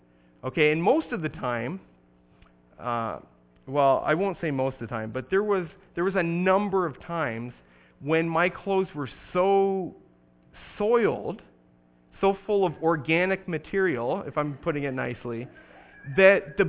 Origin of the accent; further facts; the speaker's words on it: Binbrook, Ontario, Canada; I was an apprentice plumber in my hometown of Bimbrook, Ontario.